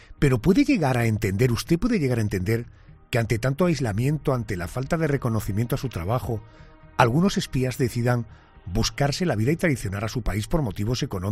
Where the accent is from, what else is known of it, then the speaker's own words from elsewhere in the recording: Spain; yo como español me siento absolutamente orgulloso de ser un compatriota suyo.